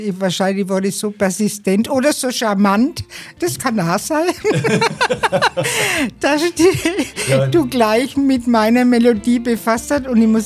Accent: Bavaria, Germany; Ach, Ost 2, das sagen wir bei uns in Franken, mir zwar.

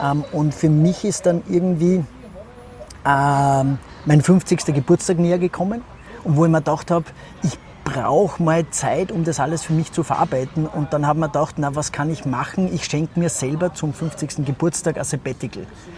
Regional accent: Salzburg, Austria; Salzburg, meine Heimatstadt. Und einfach von der Heimatstadt, quasi von meiner eigenen Kindheitshaustür.

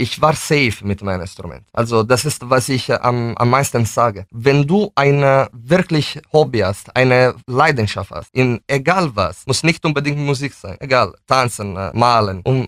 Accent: Italy; German is a second language; now in Germany; Ja, ich bin Italiener

